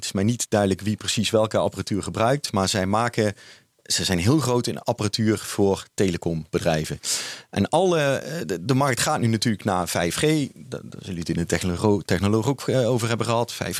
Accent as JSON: {"language": "Dutch", "country": "Netherlands", "said": "We zijn Nederlanders onder elkaar."}